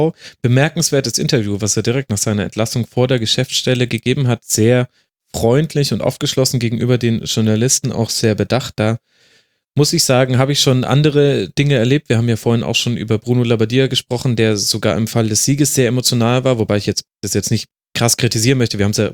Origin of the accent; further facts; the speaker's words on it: Munich, Bavaria, Germany; als Münchner